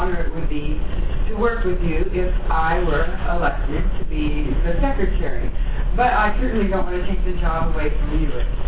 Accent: Upland, California, United States; I'm an attorney from Upland, the Inland Empire.

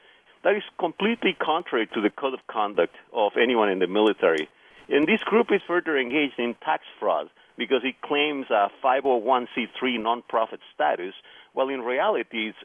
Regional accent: Mexico; now in United States; I myself am Mexican. I'm an American citizen, but I grew up in Mexico

